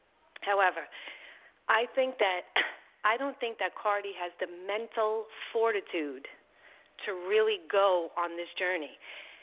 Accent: New York, United States; I get it. I'm from New York.

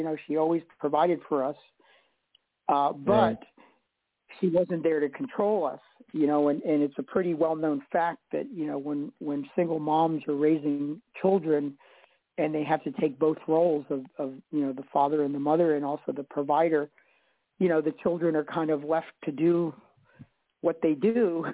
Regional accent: Ecuador; Because we're from Ecuador.

